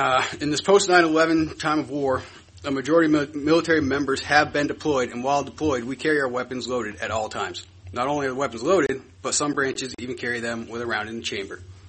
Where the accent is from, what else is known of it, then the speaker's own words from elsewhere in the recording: Garland, Maine, United States; I am from Garland. I am a Iraq War veteran, and I am also a Maine hunter.